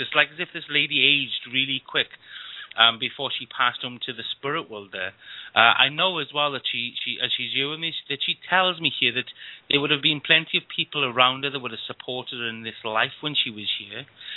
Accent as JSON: {"language": "English", "region": "Wales", "country": "United Kingdom", "said": "I'm Welsh"}